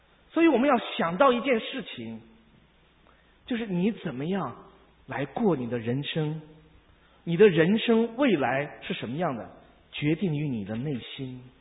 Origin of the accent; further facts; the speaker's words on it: China; 我觉得哈，我们中国人哈，我要讲一件事情，就是我们中国人哈，太多太多的这个消极的言语呢，太多太多的批评。